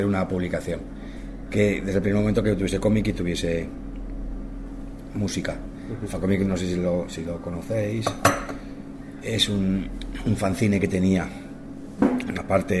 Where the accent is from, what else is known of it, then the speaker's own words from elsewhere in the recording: Valencia, Valencian Community, Spain; born there; Nací en València en el año 64.